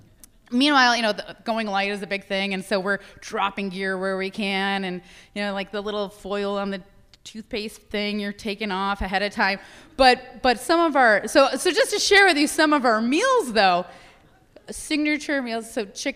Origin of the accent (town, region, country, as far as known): East Coast, United States